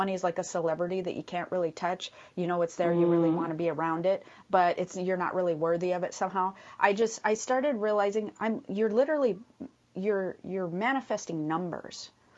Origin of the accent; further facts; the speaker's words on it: Midwest, United States; especially because we come from the Midwest, and I cannot, the work hard for every single dollar and train your kids to value the dollar is, I mean, that is the heart and soul of that place